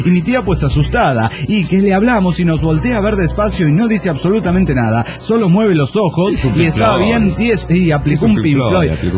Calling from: Panama; de Panamá.

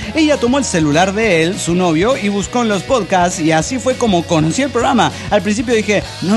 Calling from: Caracas, Capital District, Venezuela; de Caracas, Venezuela.

